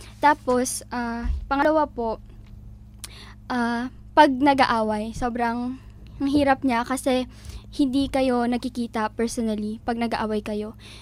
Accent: Calabarzon, Philippines; Taga Cavite po ako originally.

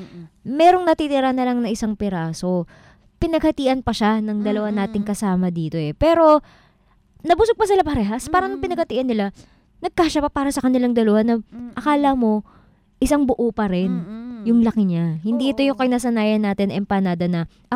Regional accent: Malolos, Central Luzon, Philippines; Lalagyan natin siya ng sarili nating twist bilang mga taga Malolos.

